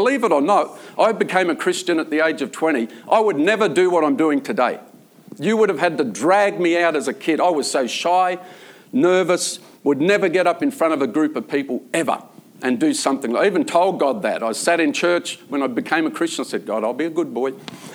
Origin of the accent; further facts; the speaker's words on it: Ireland; Well, I am Irish, by the way.